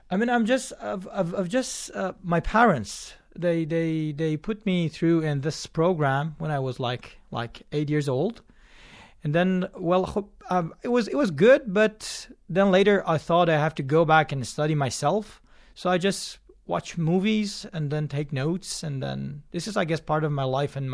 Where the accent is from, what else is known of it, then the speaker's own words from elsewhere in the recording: Shiraz, Fars, Iran; born there; English is a second language; now in Tehran, Iran; I was born in Shiraz.